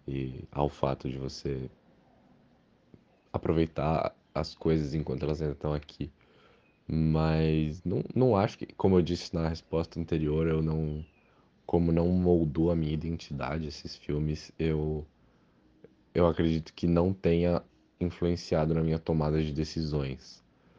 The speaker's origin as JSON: {"language": "Portuguese", "region": "São Paulo", "country": "Brazil", "said": "eu tenho 19 anos, eu sou de São Paulo e eu sou aluno da faculdade Casper Libero e eu curso jornalismo."}